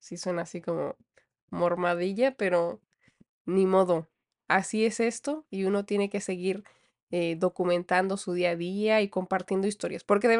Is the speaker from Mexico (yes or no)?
yes; Mexico; muy alejado a la realidad con la que yo crecí en México